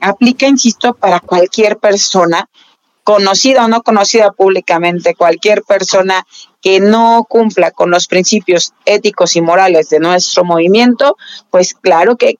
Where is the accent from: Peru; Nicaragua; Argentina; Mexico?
Mexico; lo digo como mexicana.